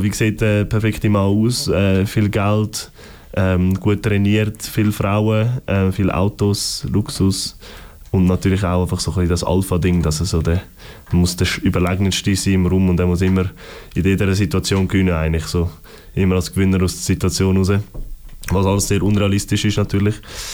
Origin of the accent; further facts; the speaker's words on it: Zurich, Switzerland; wo ich herkomme, weil wir kommen aus Wipkingen